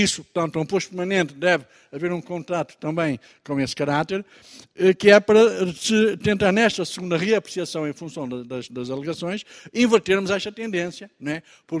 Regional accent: Centro, Portugal; eu que venho lá da Cova da Beira

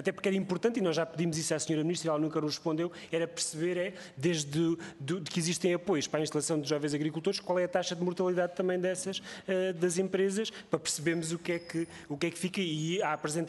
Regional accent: Beja, Portugal; do distrito onde eu venho, de Beja

